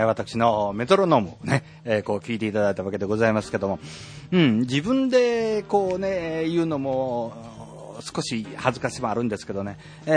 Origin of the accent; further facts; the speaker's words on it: Eigenji, Shiga, Japan; 私の地元ですね、永源寺のですね山上町というところなんですけどもですね